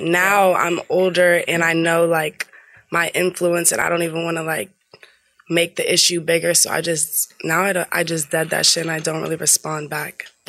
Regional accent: Kentucky, United States; Because, like, I'm from Kentucky. My mom's a dentist, and my dad's a lawyer.

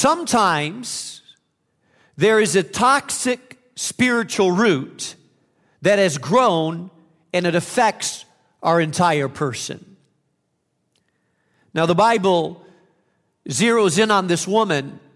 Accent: Spain; moved away as an adult; I grew up in Spain, and I lived in a little village of 200 people and went to a one-room schoolhouse, and there were sheep and oxen that ran around the village, and I spoke Spanish, and I went to church in a stable

